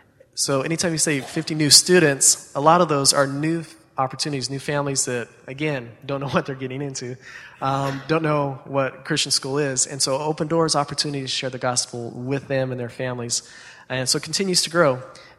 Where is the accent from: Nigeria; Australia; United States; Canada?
United States; New Mexico; I'm from New Mexico. I grew up in New Mexico